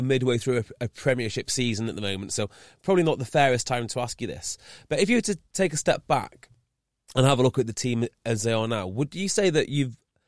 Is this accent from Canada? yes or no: no; Wales, United Kingdom; now in Bristol, United Kingdom; I'm originally from North Wales.